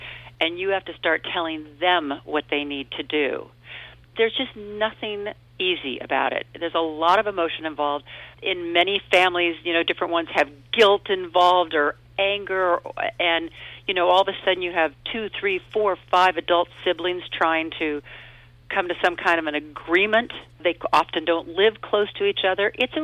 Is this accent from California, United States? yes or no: yes; Sacramento, California, United States; And I flew out to Sacramento, California, my hometown, and there you are.